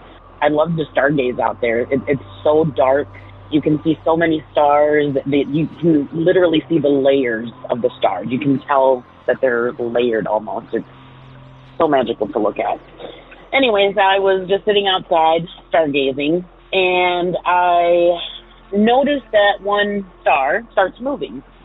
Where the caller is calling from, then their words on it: Ohio, United States; Hey Derek … from Ohio.